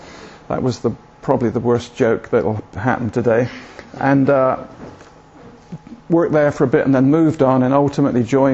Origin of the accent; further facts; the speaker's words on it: Bristol, South West England, United Kingdom; accent: Bristol; Oh, about my accent, Bristol. Yes, but we've been up here, and we're really pleased.